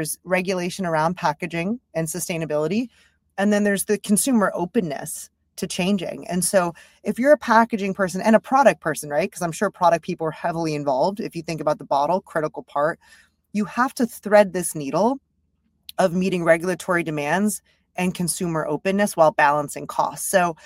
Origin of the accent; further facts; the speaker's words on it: Philadelphia, Pennsylvania, United States; I can say that because I'm from Philly. Big Eagles fan.